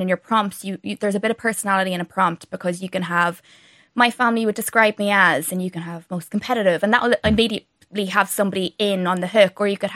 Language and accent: English; County Donegal, Ireland; I'm from Donegal. And I'm not lying when I say we don't do the dating thing. It's kind of the old fashioned thing.